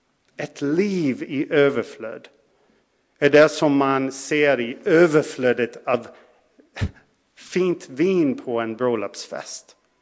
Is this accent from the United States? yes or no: yes; Minnesota, United States; Elizabeth Johnson, pastor i Minnesota där jag växte upp, hon skrev i sin kommentar om Johannes 2 så här.